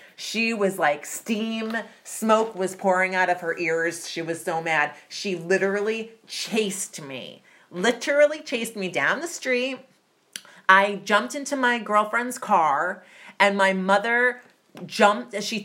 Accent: Andover, Massachusetts, United States; I grew up in Andover, Massachusetts. That's the where I consider my hometown. Andover is a very small town outside of Boston.

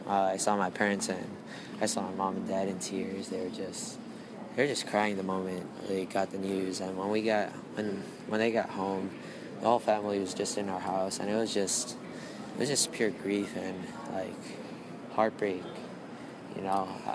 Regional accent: Los Angeles, California, United States; I'm from Los Angeles, California. I'm 14 years old.

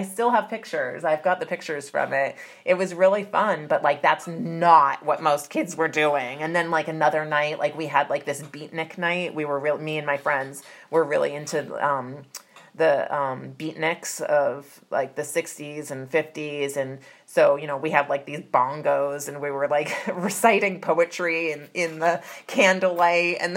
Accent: Andover, Massachusetts, United States; I grew up in Andover, Massachusetts. That's the where I consider my hometown. Andover is a very small town outside of Boston.

